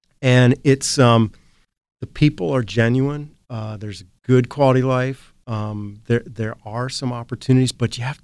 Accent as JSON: {"language": "English", "town": "Marietta", "country": "United States", "tie": "born or raised there", "said": "And when I lived in, you know, my hometown in Marietta, you know, we had an old house downtown, and I could walk to work."}